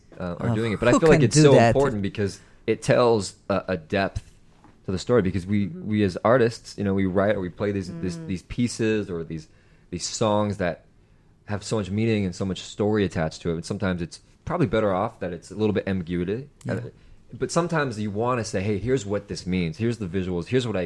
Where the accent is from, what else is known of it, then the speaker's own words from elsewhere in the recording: Utah, United States; now in California, United States; And then born here, grew up in Utah, and then moved to California 4 years ago.